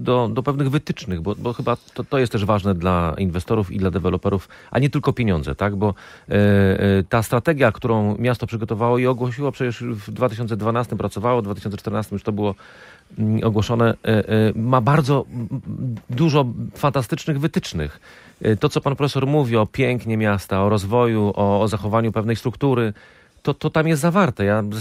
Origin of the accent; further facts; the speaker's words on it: Pomeranian Voivodeship, Poland; Ja wychowałem się na Przymorzu, które pierwotnie miało być w założeniu architektonicznym zabudową domków jednorodzinnych.